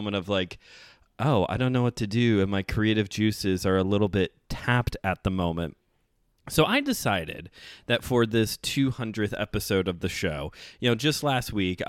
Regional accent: Hammond, Indiana, United States; But I grew up in Hammond and spent a lot of time in Highland and Griffith.

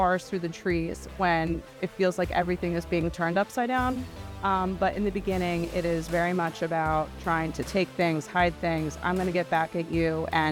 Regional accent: Pennsylvania, United States; So I did grow up here. I was born and raised in Bucks County.

